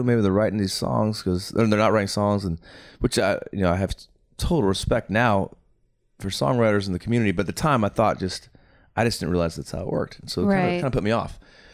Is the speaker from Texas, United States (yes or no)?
no; Phoenix, Arizona, United States; my hometown stations didn't add the song, right, in Phoenix.